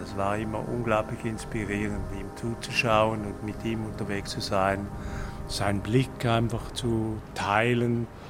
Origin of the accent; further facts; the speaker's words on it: Switzerland; Bei mir ist es so, als Schweizer Filmer, mit der Arbeit, die ich mache, mit meinen essayistischen Filmen, da kannst du nicht reich werden.